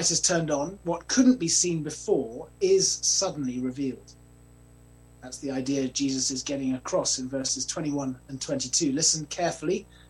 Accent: Kenya; When I was young, growing up in Kenya

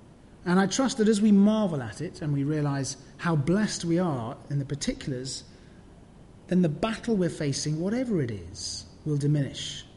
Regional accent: England, United Kingdom; I'm a British citizen. So I was born British.

